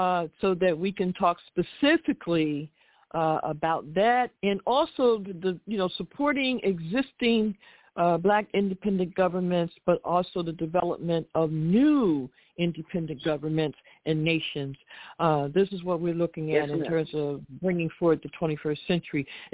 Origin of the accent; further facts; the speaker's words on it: Philadelphia, Pennsylvania, United States; Again, I'm from Philly.